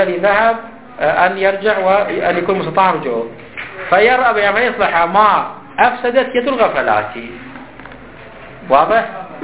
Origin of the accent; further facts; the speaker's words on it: Iraq; انظر عندنا في العراق